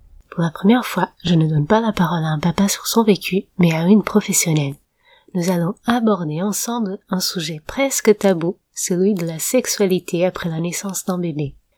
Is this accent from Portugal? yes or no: yes; Portugal; accent: Portuguese; French is a second language; si tu t'interroges sur mon accent, je suis portugaise